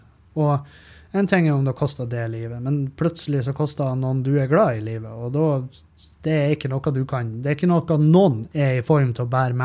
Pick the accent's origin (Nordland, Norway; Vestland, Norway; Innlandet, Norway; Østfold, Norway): Nordland, Norway; Meløy; Jeg kommer fra Meløy. Masse heimbrent når jeg vokste opp.